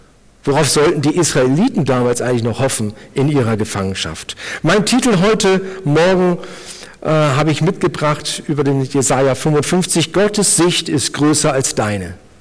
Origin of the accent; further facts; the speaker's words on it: Cuxhaven, Lower Saxony, Germany; also born or lived in Hannover; now in Burghausen, Germany; man hört, ich komme nicht aus Bayern, meine Heimat liegt in Cuxhaven. Dann waren 16 Jahre Hannover angesagt und meine Frau ist Salzburgerin und 2002 kam ich nach Burghausen.